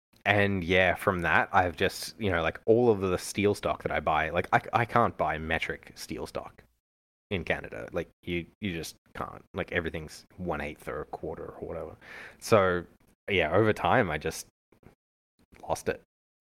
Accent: Australia; So, like, growing up in Australia, yeah, everything was centimeters and kilometers and meters, except when it was people's height and weight.

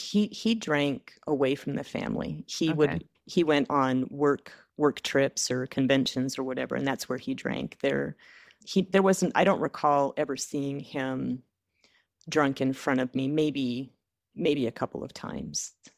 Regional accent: Great Falls, Montana, United States; I grew up in Great Falls, Montana.

